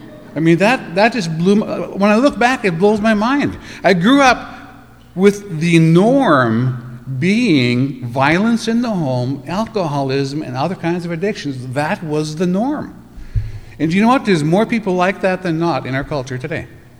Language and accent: English; Canada; I'm from Canada. I don't know if you have noticed the accent or not